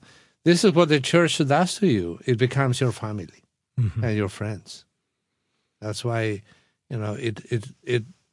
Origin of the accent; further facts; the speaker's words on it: Argentina; English is a second language; moved away as an adult; I spent 40 years in my country. So I was born, raised, educated, and trained as a pastor.